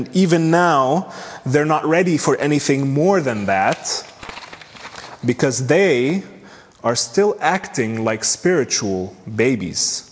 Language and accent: English; Egypt; Most of you don't, or a lot of you do know that I'm from Egypt.